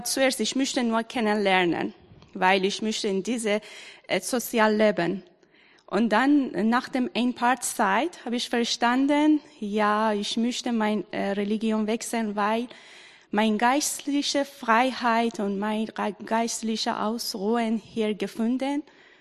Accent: Iran; German is a second language; Ich komme aus dem Iran und ich bin 40 Jahre alt.

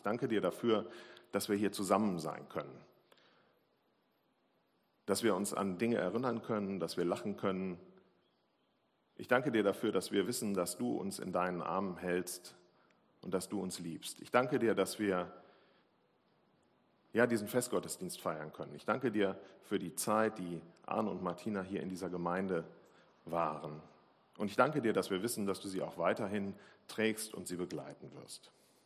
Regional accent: Cologne, North Rhine-Westphalia, Germany; born there; Und ich bin auch in Köln geboren.

